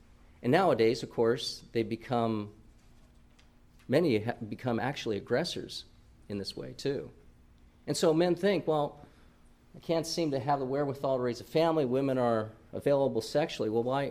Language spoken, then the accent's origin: English; California, United States; Okay, now I'm from California, so I understand that things there might be a little more out of the box.